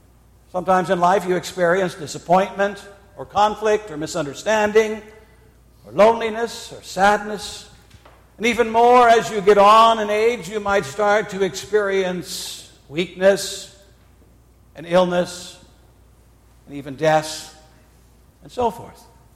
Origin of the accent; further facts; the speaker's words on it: England, United Kingdom; I know some people would say the wrath of God, but I think we're English, so we speak about the wrath of God.